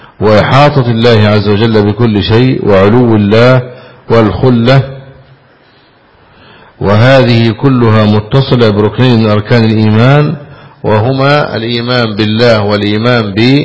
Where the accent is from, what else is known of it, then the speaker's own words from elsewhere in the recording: Egypt; هذا منظر من منظر الجهاد في بلدنا مصر